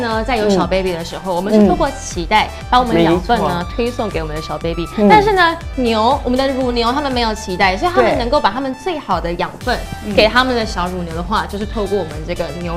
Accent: Keelung, Taiwan; 本身我是基隆人

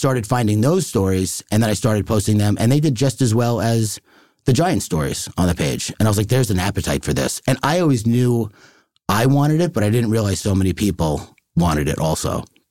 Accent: New York, United States; Like, I'm from Long Island, I'm Irish, you know, I know a lot of cops.

